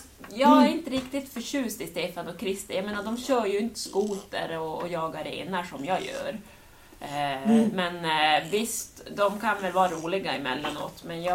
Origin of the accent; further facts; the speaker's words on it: Piteå, Norrbotten County, Sweden; Jo, men jag kom ju från Pite.